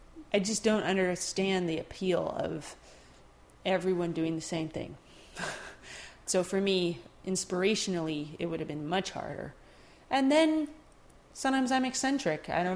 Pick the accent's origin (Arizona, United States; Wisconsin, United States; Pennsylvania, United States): Pennsylvania, United States; Philadelphia; I'm from Philadelphia all my teenage years